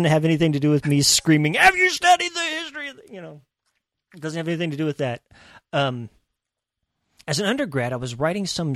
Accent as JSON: {"language": "English", "town": "Dodge City", "region": "Kansas", "country": "United States", "tie": "born or raised there", "said": "being taught literature badly and being growing up in Dodge City"}